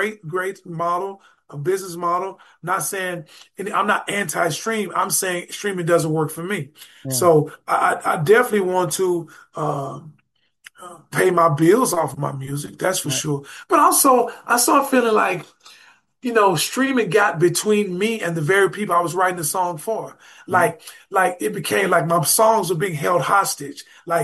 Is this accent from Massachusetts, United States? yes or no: no; Dallas, Texas, United States; You know, because I come from Dallas in church. Like when I came out of Dallas, my brothers and I and another guy named Carnell Morrell, we had all the gigs.